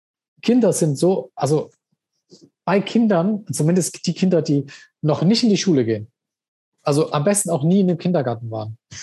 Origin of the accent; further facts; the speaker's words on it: East Germany, Germany; Ich komme ja aus der DDR. Ich habe ja den Sozialismus erlebt.